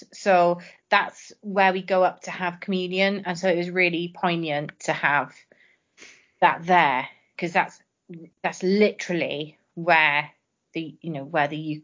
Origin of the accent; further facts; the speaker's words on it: Swansea, Wales, United Kingdom; from Swansea in the UK